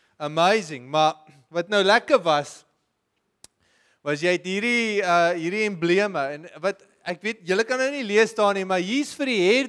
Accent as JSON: {"language": "Afrikaans", "town": "Pretoria", "region": "Gauteng", "country": "South Africa", "tie": "born or raised there", "said": "Ek onthou toe ek was so 'n laerskool seentjie, ek het daar in Pretoria groot geword"}